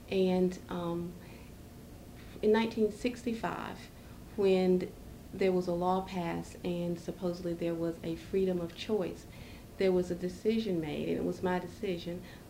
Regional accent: North Carolina, United States; We grew up in Wake County, as Gwen has probably already told you, and Wake County is our home. I'm born and bred here in Wake County. I'm one of five children, as Gwen has probably told you also. And we grew up in the rural area.

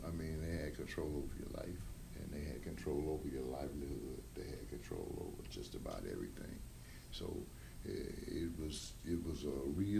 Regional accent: Mississippi, United States; I was born in Tallahatchie County on April 13th, 1939.

